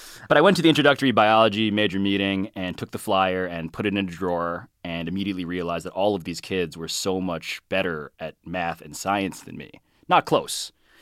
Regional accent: Manhattan, New York, United States; I'm from Manhattan. Born and raised.

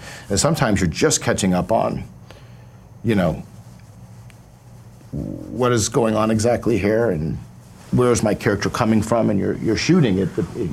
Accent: Midwest, United States; You know, I was from the Midwest. I thought you're going to be polite.

